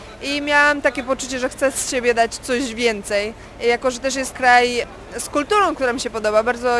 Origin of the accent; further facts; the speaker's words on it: Bydgoszcz, Kuyavian-Pomeranian Voivodeship, Poland; jestem z Bydgoszczy, ale studiuję w Gdańsku. Jestem tu już 10 miesięcy